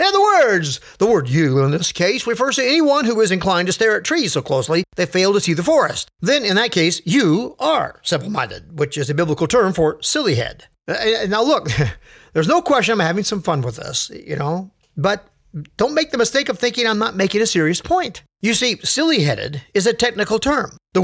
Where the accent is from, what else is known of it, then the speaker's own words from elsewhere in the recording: California, United States; born there; Now, my dad was born in Texas and my mom in Alabama and I was born in California. So I'm only a second generation American.